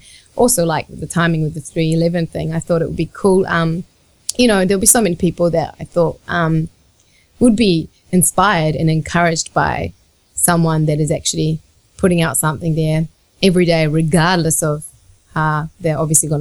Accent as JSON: {"language": "English", "country": "Japan", "first_language": "Japanese", "second_language": "English", "said": "To me, although Japanese was my first language, I hadn't ever really sung in Japanese."}